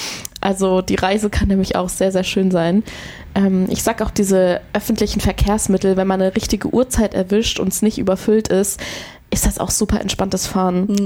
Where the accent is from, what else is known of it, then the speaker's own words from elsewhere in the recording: Stuttgart, Baden-Württemberg, Germany; Ich erinnere mich noch an meine Kindheit, ich komme ja aus Stuttgart